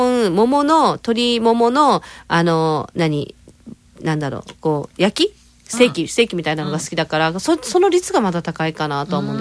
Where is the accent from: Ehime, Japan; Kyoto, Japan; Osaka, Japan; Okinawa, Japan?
Okinawa, Japan; 豚はね、逆にね、沖縄出身なんで、もう豚しか食べてなかったんですよ